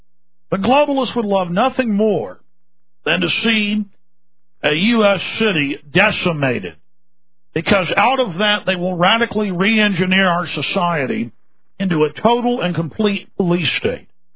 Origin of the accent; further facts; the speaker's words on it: Texas, United States; And no, I'm from Texas